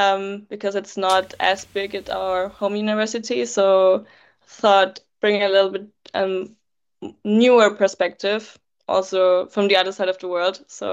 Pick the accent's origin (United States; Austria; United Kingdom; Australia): Austria; Upper Austria; I grew up in Austria, particularly in Upper Austria. It's a state of Austria, and I grew up in a very small town there.